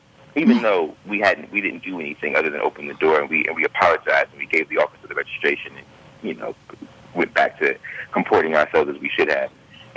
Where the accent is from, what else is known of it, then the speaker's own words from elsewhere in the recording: Oxon Hill, Maryland, United States; So I grew up in Oxon Hill. So I grew up just outside of Southeast Washington, D.C.